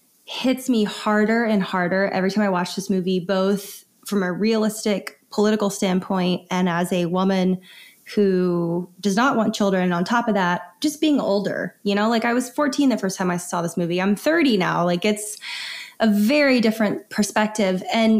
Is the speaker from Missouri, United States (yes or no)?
no; Alabama, United States; my home state's Alabama.